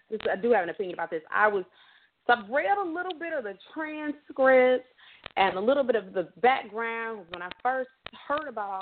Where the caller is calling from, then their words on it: Detroit, Michigan, United States; Hi, everybody. … I'm calling from Detroit.